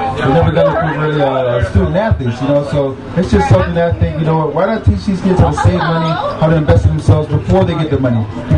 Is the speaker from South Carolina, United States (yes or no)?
no; Syracuse, New York, United States; moved away as an adult; I'm here from Syracuse. I never moved out of Syracuse my entire life until I got drafted by the Eagles.